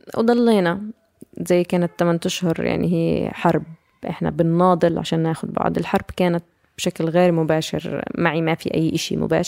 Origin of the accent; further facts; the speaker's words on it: Ramallah, West Bank, Palestine; فصار في عندهم الهاجس أنه أنا من رام الله